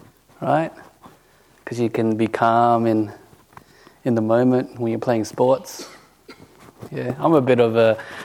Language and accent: English; Western Australia, Australia; just growing up in Bodhinyana Monastery, you know, when it comes to just wearing clothes and things like that, we don't really say much about it.